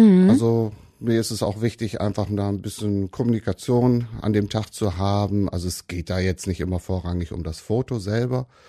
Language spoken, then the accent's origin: German; Rheine, North Rhine-Westphalia, Germany; ich komme hier aus Rheine, bin 47 Jahre alt